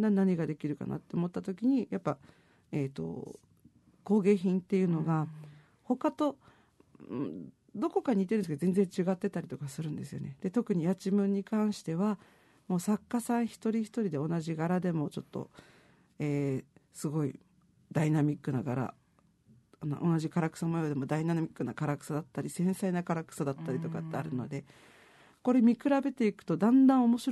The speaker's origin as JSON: {"language": "Japanese", "region": "Okinawa", "country": "Japan", "tie": "born or raised there", "said": "地元沖縄の人ってなんとなく自己肯定感が低いというか"}